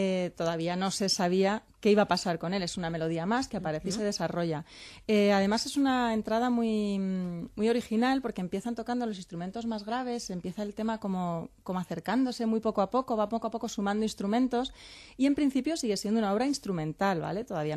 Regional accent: Spain; somos españoles y no entendemos, uh-huh, alemán

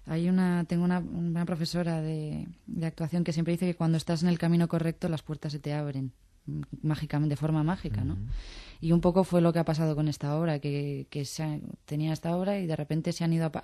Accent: Mexico; yo llegué de México

